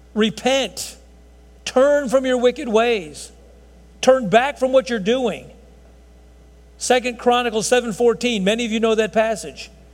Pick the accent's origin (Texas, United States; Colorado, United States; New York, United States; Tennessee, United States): Texas, United States; Who are you? I'm an American. I'm a Texan.